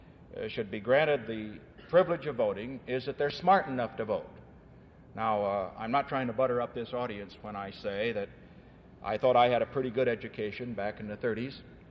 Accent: California, United States; As a Californian who grew up in this great free education system

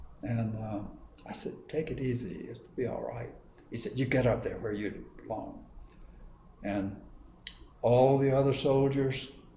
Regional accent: the South, United States; knowing I was from the South and the black man.

